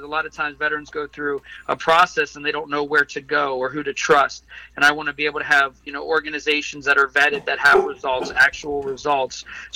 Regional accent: Pittsburgh, Pennsylvania, United States; My father, when he got out of the military, I grew up in Pittsburgh.

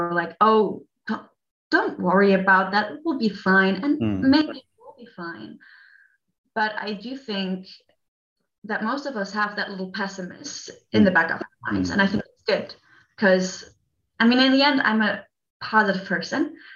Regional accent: Munich, Bavaria, Germany; English is a second language; And I grew up in Munich, where I experienced the refugee wave of 2015.

